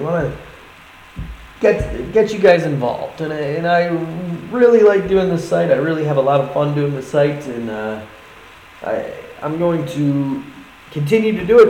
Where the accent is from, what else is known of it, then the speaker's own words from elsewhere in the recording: Buffalo, New York, United States; Buffalo Bisons is my hometown AAA baseball team.